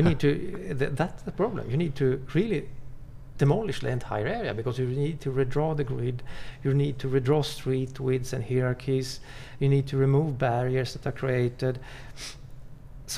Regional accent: Sweden; I come from Sweden.

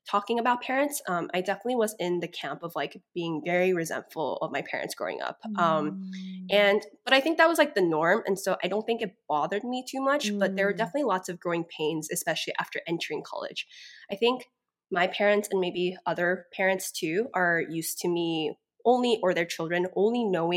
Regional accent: United States; My parents live in Korea, and that's not necessarily where I grew up. I grew up mainly in the States. They moved to Asia once I started college.

